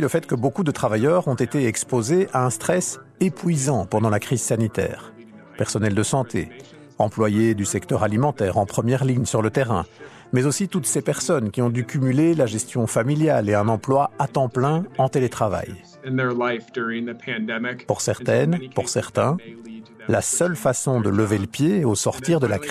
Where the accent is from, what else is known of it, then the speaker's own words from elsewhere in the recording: Belgium; Le phénomène observé aux États-Unis est-il identique chez nous en Belgique ?